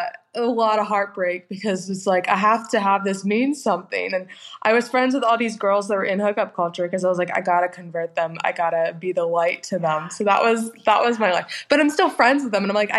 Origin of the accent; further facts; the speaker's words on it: Winston-Salem, North Carolina, United States; So I grew up in Winston-Salem, which is like a really small town in North Carolina.